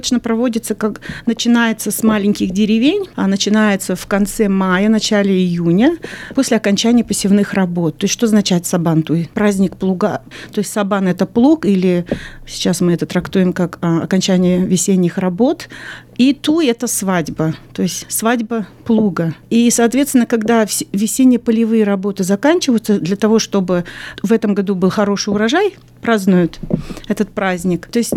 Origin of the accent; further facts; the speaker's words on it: Tatarstan, Russia; я выросла в Татарстане, это неотъемлемая часть меня самой, выросшей на традициях татарских